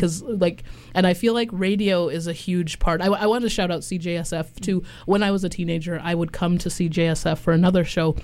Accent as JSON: {"language": "English", "region": "British Columbia", "country": "Canada", "tie": "born or raised there", "also_born_or_lived": "Ottawa", "said": "I was born in Ottawa. And quickly after I was born, I was brought to British Columbia."}